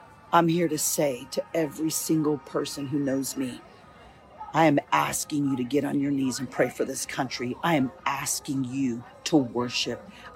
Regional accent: United States; I'm an American. And in America, we do things right.

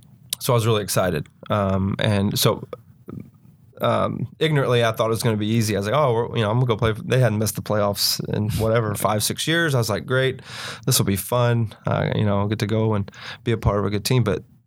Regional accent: Mississippi, United States; Growing up in Mississippi, college football is such a big deal. We didn't really have a local NFL team, so a lot of people in my hometown root for the Saints.

